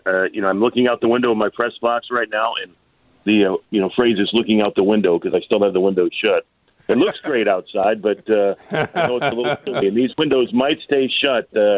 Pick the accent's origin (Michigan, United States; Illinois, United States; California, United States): Illinois, United States; Oak Lawn; anybody who knew me growing up in Oak Lawn knew that I used to drive around in my dad's old 69 Vista Cruiser station wagon